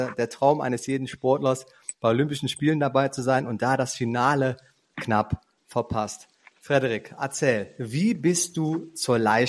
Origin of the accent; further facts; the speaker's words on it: North Rhine-Westphalia, Germany; Er kommt tatsächlich aus meiner Heimat in der Nähe von Aachen.